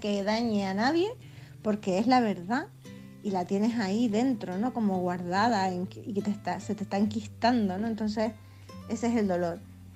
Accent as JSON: {"language": "Spanish", "region": "Canary Islands", "country": "Spain", "said": "de Gran Canaria"}